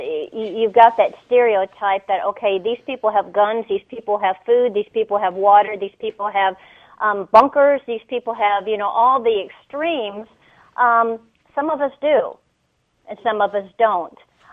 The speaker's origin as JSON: {"language": "English", "region": "Florida", "country": "United States", "tie": "born or raised there", "said": "My little song and dance started back in Orlando. I was raised in Florida"}